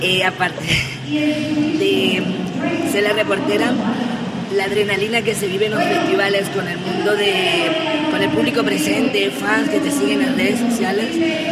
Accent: Venezuela; venezolana mejor conocida como la reportera erótica del porno español

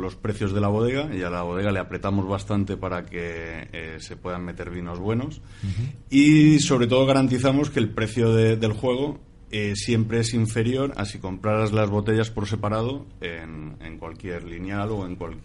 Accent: Region of Murcia, Spain; Y yo soy el murciano.

